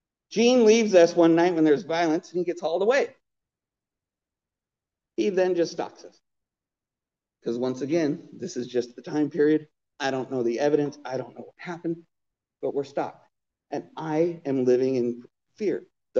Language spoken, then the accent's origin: English; Provo, Utah, United States; All right, so I'm a Utah kid, right? I was born in Provo, Utah.